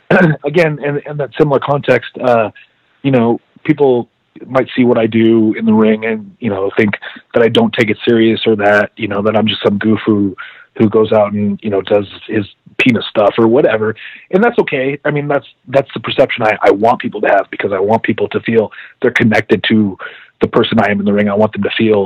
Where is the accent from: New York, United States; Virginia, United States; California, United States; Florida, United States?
California, United States; Los Angeles; living in Los Angeles, growing up in Los Angeles, it made it this easier for me.